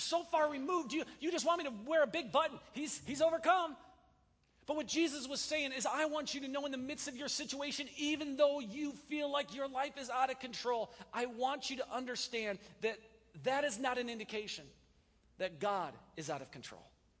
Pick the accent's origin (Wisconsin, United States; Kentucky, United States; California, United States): Wisconsin, United States; But because I'm from Wisconsin, I felt like we might have been separated at birth.